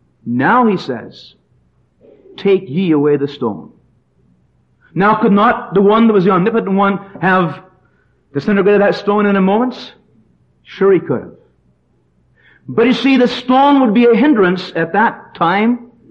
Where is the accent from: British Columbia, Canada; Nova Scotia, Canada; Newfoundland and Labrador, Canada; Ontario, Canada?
British Columbia, Canada; Vancouver; growing up in Vancouver years ago was a sense that God had something in mind for me.